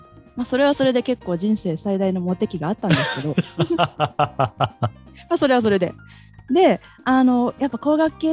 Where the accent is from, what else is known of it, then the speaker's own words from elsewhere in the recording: Wakayama, Japan; 和歌山なんです、和歌山なんですけど。